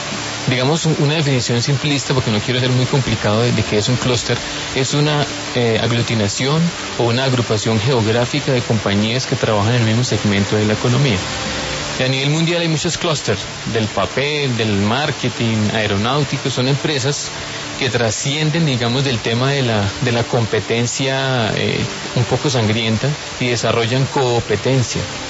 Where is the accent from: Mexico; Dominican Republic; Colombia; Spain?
Colombia; Aquí en Colombia nosotros tenemos un gran potencial por la posición geoestratégica de nuestro país